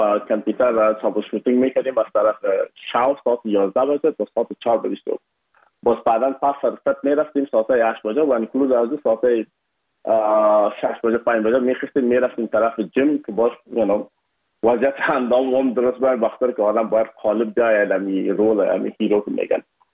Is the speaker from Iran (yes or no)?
no; Afghanistan